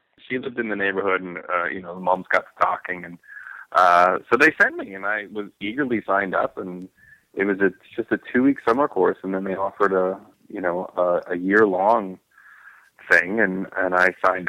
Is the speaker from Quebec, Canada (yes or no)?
no; Edmonton, Alberta, Canada; where I grew up in Edmonton